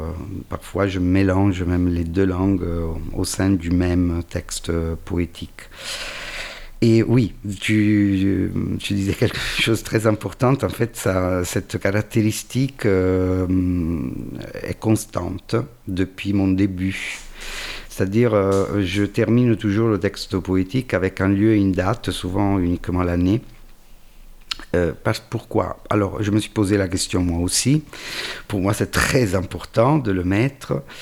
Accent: Rome, Lazio, Italy; born there; French is a second language; moved away as an adult; also born or lived in Urbino / Catania; Je vivais en Italie, je suis né à Rome, mais j'ai fait mes études à Urbino, puis j'ai terminé mes études en Sicile, à Catane, avant de descendre encore plus au sud, vers Tunis. Et puis de remonter vers Paris, et puis de redescendre vers Nice, Avignon, et puis Montpellier.

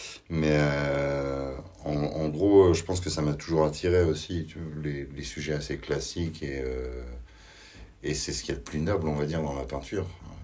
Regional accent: Le Havre, Normandy, France; Chez nous, je suis originaire du Havre

